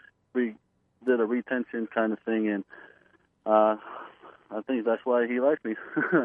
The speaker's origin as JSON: {"language": "English", "region": "Texas", "country": "United States", "tie": "born or raised there", "said": "So born and raised in Texas."}